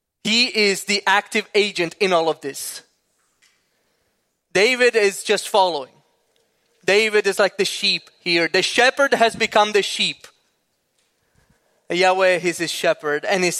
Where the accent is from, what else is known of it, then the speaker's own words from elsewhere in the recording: Sicily, Italy; now in Minnesota, United States; we went to Sicily, my hometown, near Sicily, the region where I was born, and then very close by to my hometown in the south of Sicily. So we are just about pretty close to North Africa.